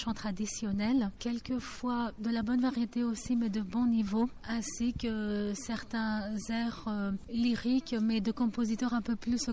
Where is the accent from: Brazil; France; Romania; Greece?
Greece; Athens, Attica; born there; French is a second language; Je suis née à Athènes. Mes origines évidemment sont byzantines et de l'Asie mineure.